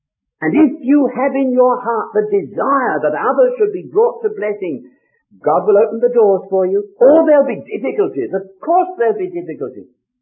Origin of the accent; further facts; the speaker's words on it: London, United Kingdom; moved away as an adult; now in Scotland; I was a young man brought up in Wilsdon here in London. I've been in Scotland for 33 years almost, but I was born in Dulles Hill, away down there in Wilsdon, northwest London.